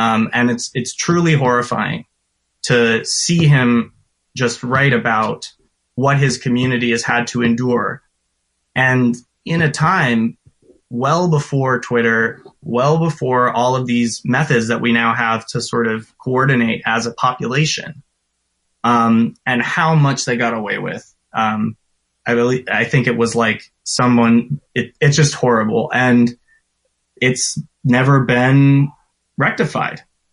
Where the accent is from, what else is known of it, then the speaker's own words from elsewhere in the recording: Minneapolis, Minnesota, United States; It's like in Minneapolis, which is actually my hometown.